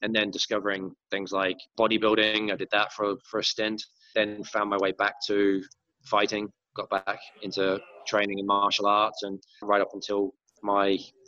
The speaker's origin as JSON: {"language": "English", "region": "North West England", "country": "United Kingdom", "accent": "Merseyside", "said": "funny accent coming from Merseyside, or, you know, parts of Merseyside. They didn't really understand my accent."}